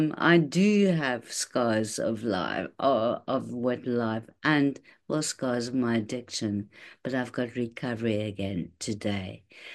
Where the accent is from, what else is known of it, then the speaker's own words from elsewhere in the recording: Cape Town, Western Cape, South Africa; moved away as an adult; now in United Kingdom; I'm from Cape Town. I've lived in the UK for many, many years